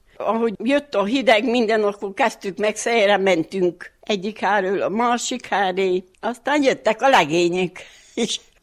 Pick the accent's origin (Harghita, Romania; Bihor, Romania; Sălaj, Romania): Harghita, Romania; Maréfalva; Maréfalvi. 35-ben születtem, 1935-ben, február 13.